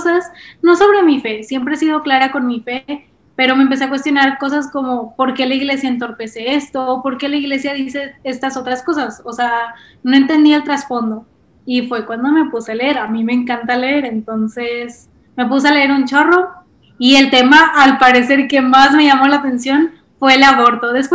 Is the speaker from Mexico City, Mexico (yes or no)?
no; Monterrey, Nuevo León, Mexico; soy regia, viví toda mi vida en Monterrey, entonces me he criado en una zona bastante conservadora, bastante tradicional, una familia pues común y corriente, ¿no? Como las normales. También, como ya lo dije, soy católica, también he sido siempre de ir a la iglesia